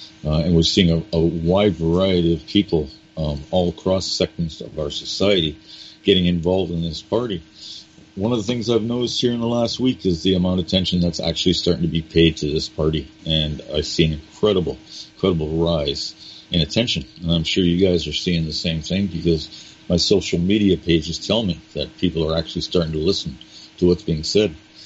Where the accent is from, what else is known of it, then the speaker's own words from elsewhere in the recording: Toronto, Ontario, Canada; moved away as an adult; I was born and raised in Toronto. Okay. I lived there for 18 years of my life, and I left.